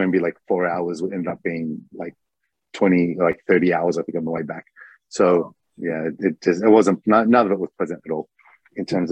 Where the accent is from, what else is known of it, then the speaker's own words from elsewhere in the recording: Melbourne, Victoria, Australia; Like, I'm from Melbourne. So in Melbourne City, people are walking to cafes lunchtime.